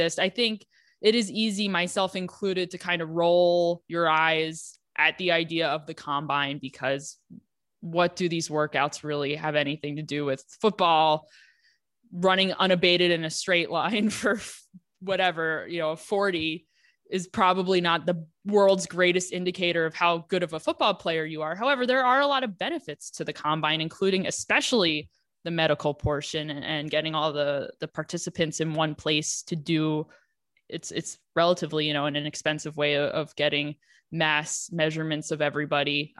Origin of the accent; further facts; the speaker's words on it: Philadelphia, Pennsylvania, United States; I'm from the Philadelphia area. Yuengling is a big Pennsylvania beer.